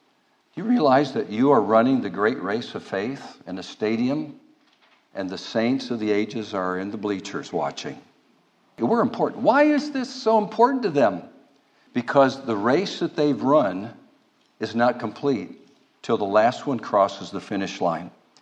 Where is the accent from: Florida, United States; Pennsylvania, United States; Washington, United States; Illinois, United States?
Pennsylvania, United States; I come from Pennsylvania